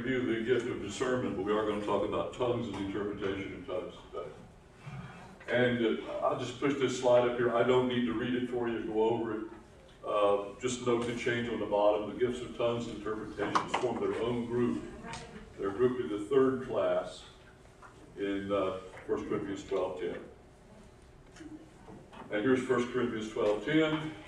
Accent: Appalachia, United States; now in Texas, United States; And within America, I know I grew up in Appalachia, we have our own dialect.

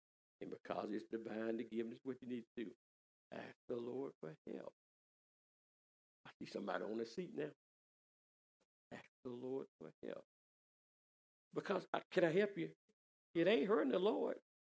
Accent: Collegeville, United States; I'm from Collegeville, and I probably shouldn't have said that, but I'm from Collegeville

